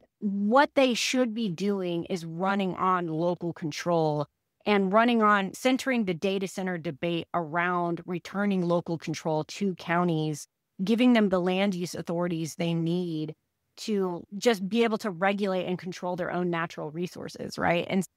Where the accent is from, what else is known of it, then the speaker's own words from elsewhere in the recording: Denton, Texas, United States; because of Denton's vote to ban fracking, which is my hometown.